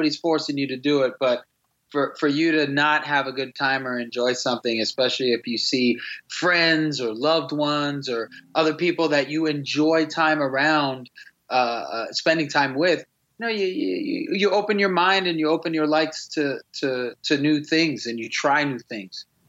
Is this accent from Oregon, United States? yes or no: no; Florida, United States; I'm from South Florida